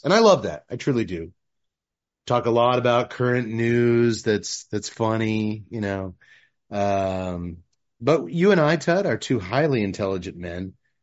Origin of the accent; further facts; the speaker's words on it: Temple, Texas, United States; Grew up in Temple, Texas.